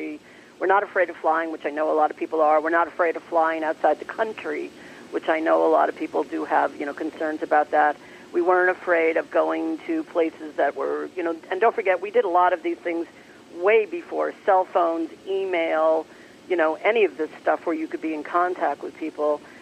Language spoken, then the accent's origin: English; New Jersey, United States; help us, we're from New Jersey